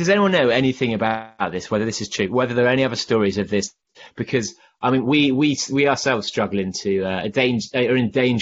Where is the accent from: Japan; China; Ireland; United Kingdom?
United Kingdom; England; because you know, we're English and the race is Italian.